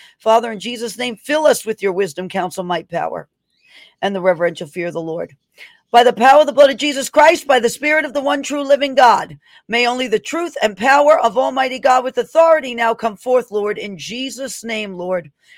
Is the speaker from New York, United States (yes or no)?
yes; New York, United States; accent: New York; But this is as probably almost New York as New York can get when it comes to accents.